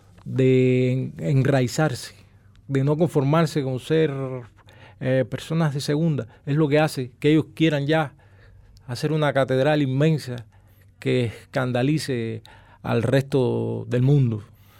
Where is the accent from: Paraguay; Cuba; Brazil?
Cuba; Cienfuegos; also born or lived in Havana; mi padre me llevó a Cienfuegos a vivir.